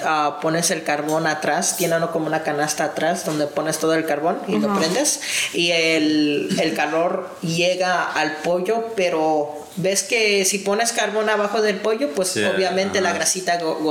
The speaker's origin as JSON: {"language": "Spanish", "town": "Ayutla de los Libres", "region": "Guerrero", "country": "Mexico", "said": "De donde yo soy, se llama Ayutla de los Libres Guerreros."}